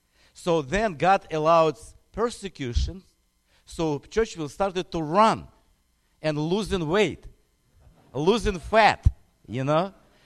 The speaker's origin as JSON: {"language": "English", "region": "Kyiv", "country": "Ukraine", "moved": "yes", "lives_now": "United States", "said": "I came from Ukraine, from Kyiv. And I received my theological education here in the States."}